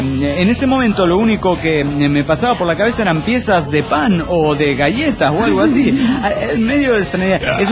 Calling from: Coatzacoalcos, Veracruz, Mexico; de Cotzacoaca.

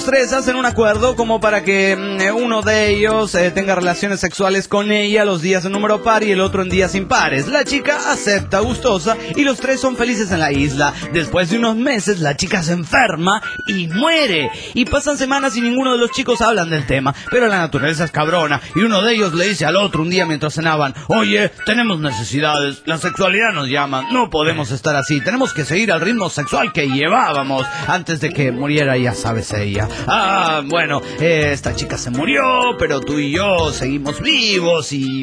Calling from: Chihuahua, Mexico; de Chihuahua, México.

